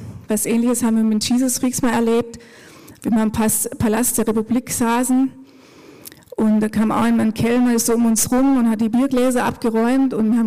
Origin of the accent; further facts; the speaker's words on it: Baden-Württemberg, Germany; Ich bin im Schwarzwald aufgewachsen, ziemlich pietistischen Elternhaus